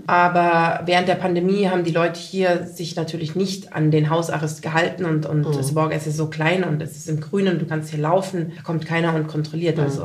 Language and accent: German; Bavaria, Germany; Ich habe mal versucht, in Dubai zu leben. Aber ich bin sehr europäisch und ich komme ja aus dem Allgäu. Da ist das die Natur und der Wald und das Grüne. Und ich liebe jetzt meinen Bauernhof.